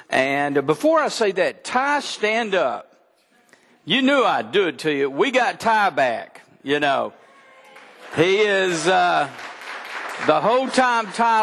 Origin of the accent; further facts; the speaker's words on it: Texas, United States; Now, I'm a Texan.